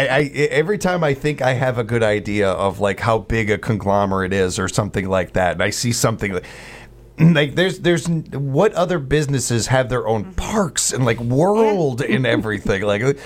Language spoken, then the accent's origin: English; United States; I honestly don't do this very often, but I'm being very American here. I knew about the American ones, and that's it.